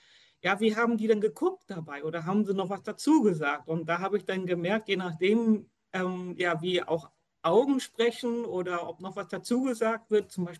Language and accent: German; Hamburg, Germany; Also ich komme aus Hamburg, das hast du gerade auch schon gesagt, aus dem Süden Hamburgs, ganz genau, also südlich der Elbe.